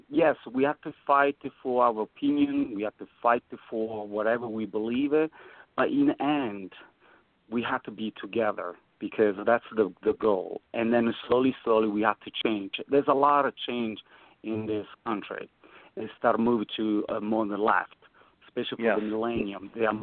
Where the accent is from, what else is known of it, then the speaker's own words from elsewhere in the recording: Italy; No, he is, because I'm from Italy